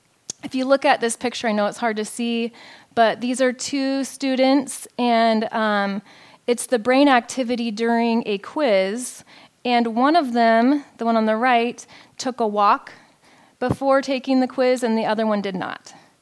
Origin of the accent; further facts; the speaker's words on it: Pacific Northwest, United States; I know I'm from the Pacific Northwest, so that's an issue